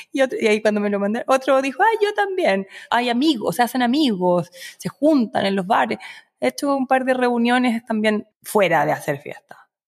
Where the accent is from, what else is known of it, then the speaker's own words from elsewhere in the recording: Santiago, Santiago Metropolitan Region, Chile; yo, que vengo de Chile, Santiago, y los que venimos de Sudamérica